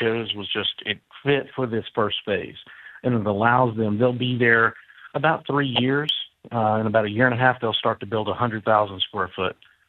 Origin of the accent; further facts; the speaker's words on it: the Carolinas, United States; I'm from the Carolinas.